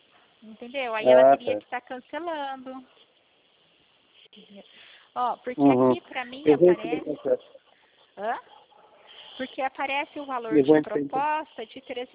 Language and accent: Portuguese; São Paulo, Brazil; Eu sou do estado de São Paulo. Fico na cidade de Pirassununga.